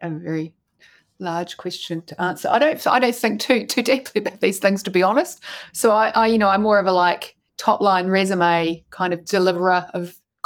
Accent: New Zealand; also born or lived in United Kingdom; now in Australia; I grew up in New Zealand, spent 6 years living in the UK, and I've been in Australia on Sydney's northern beaches for more than half my life now.

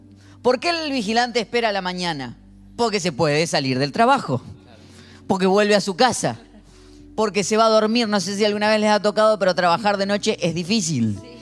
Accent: Argentina; Como argentino yo escucho, espero los vigilantes de la mañana y yo pienso en el pan dulce, en la factura.

